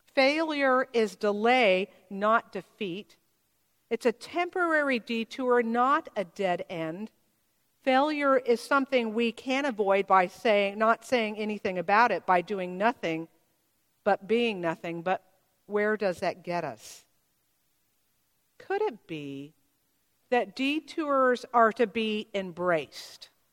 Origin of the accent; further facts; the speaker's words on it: Oakland, California, United States; born there; also born or lived in Richmond / Georgia / Texas; I had a plan that I would live in San Francisco my whole life. I was born in Oakland. Well, then I went to Richmond, Virginia, and Georgia, and Texas, and finally I got back here.